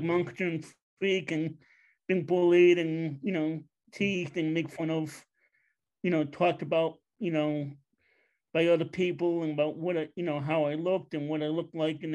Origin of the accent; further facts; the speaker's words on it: New York, United States; now in Pennsylvania, United States; I'm originally from New York. I moved to Pennsylvania in November of 2020.